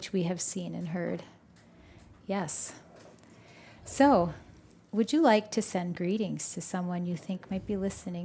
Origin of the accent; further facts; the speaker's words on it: Canada; we are from Canada.